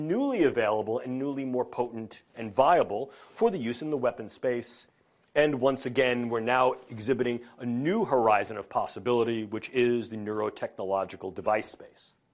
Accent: New York, United States; accent: New York; as you could tell from my New York accent

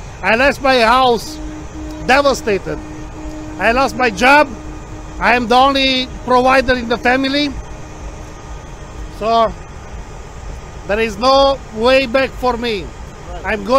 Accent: Windsor, Ontario, Canada; From Windsor, Ontario.

